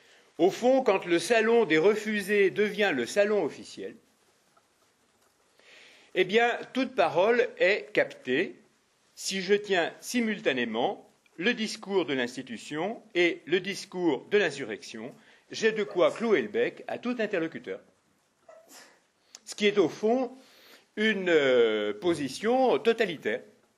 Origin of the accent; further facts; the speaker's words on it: Lyon, Auvergne-Rhône-Alpes, France; ou par exemple à Lyon, puisque je viens de Lyon